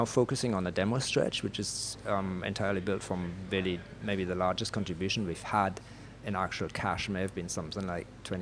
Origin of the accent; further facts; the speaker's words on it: Germany; now in Barbados; I'm from Germany originally, but Barbados has been my home for the last 25 years